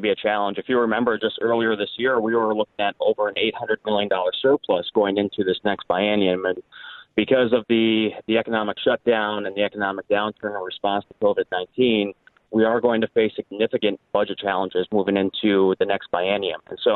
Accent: Marinette, Wisconsin, United States; So I grew up in Marinette, Wisconsin, which is an hour north of Green Bay, right on the Wisconsin-UT border

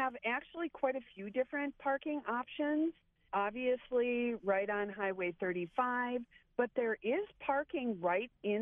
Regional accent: La Crosse, Wisconsin, United States; I'm definitely a river gal. I'm originally from La Crosse, so I have lived in a few river towns right in this upper Mississippi area.

